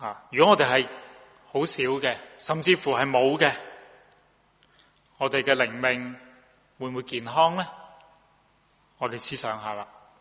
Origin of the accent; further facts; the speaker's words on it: China; 我哋中國人所講食而不知其味嘅